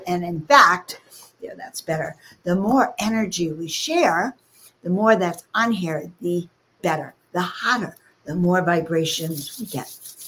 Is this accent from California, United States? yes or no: no; Woodmere, New York, United States; You know, Denise, I grew up in Long Island on the South Shore, Woodmere, five towns.